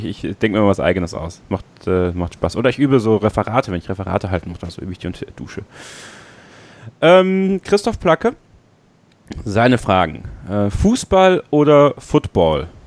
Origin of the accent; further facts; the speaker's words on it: Borken, North Rhine-Westphalia, Germany; mit meinem besten Kumpel in Borken, in meiner Heimatstadt